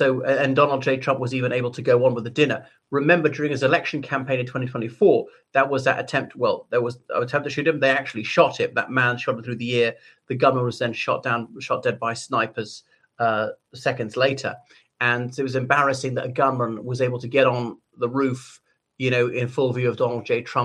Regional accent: Ireland; o everybody … from Ireland.

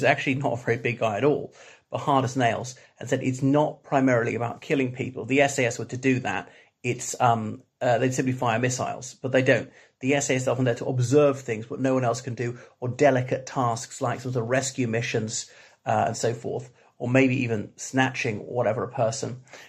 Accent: Ireland; from Ireland.

